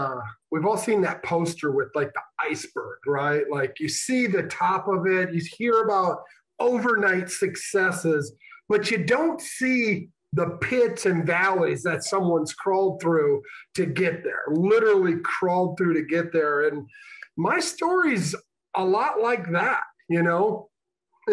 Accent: Illinois, United States; And so it's like growing up in Northern Illinois, back and forth from family on the Illinois-Iowa border, hanging out in Chicago in the inner city.

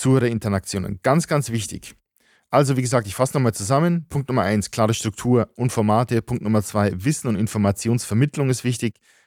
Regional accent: Germany; Ich als Deutsche jetzt, wenn du in Österreich bist oder Schweizer, bist jetzt ausgeschlossen.

